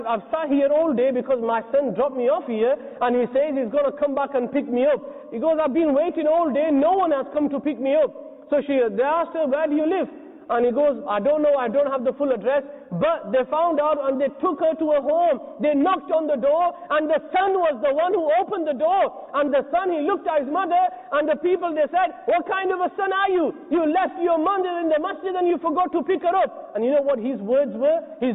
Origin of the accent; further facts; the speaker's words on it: England, United Kingdom; one person from England, because I told him I'm from England, and he says, I know someone who came from England.